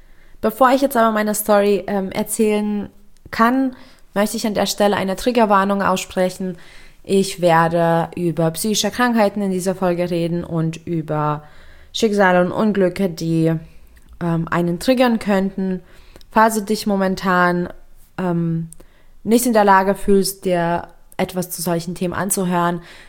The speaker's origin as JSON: {"language": "German", "country": "Lithuania", "tie": "born or raised there", "said": "Ja, ich bin in Litauen geboren und aufgewachsen in einer recht strengen und konservativen Familie."}